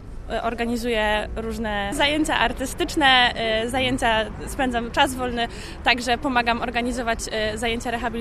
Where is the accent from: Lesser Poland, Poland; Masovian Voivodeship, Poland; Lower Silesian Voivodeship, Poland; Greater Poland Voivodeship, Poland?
Greater Poland Voivodeship, Poland; Radzewo; Ja jestem z małej miejscowości koło Kórnika, Radzewo.